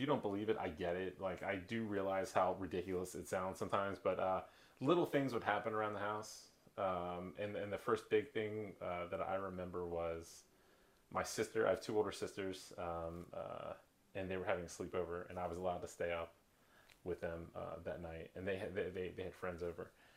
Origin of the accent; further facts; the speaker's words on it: Newcastle, Delaware, United States; also born or lived in Wilmington; All right, so I grew up in Newcastle. Well, I was born in Wilmington.